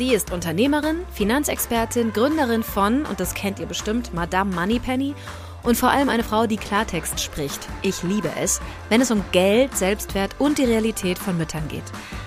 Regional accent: Borken, North Rhine-Westphalia, Germany; Ich komme zwar nicht direkt aus dem Ruhrgebiet, aber fast.

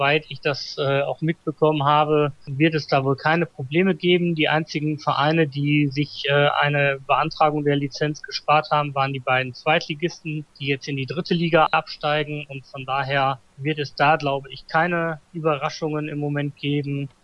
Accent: North Rhine-Westphalia, Germany; born there; ich komme ja gebürtig aus dem Ruhrgebiet

